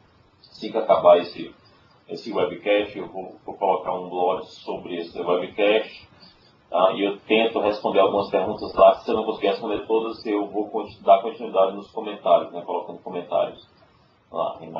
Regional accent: Fortaleza, Ceará, Brazil; now in Texas, United States; parece mais com a minha cidade natal, com Fortaleza

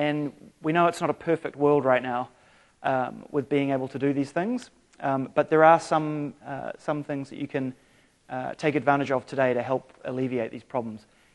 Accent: New Zealand; moved away as an adult; now in Seattle, United States; I moved to the States in 2007, but I'm from New Zealand.

